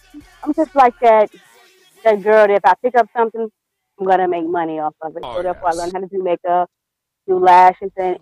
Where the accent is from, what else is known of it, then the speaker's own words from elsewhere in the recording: Greensboro, North Carolina, United States; From North Carolina.